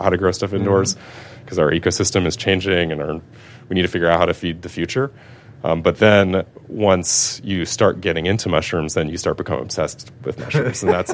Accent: Los Angeles, California, United States; now in New York, United States; I grew up in Los Angeles originally. Moved to New York in 2009.

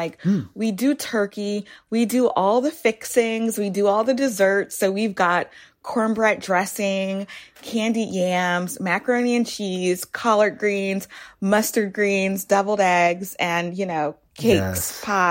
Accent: Baton Rouge, Louisiana, United States; I'm going to go to my hometown of Baton Rouge, Louisiana.

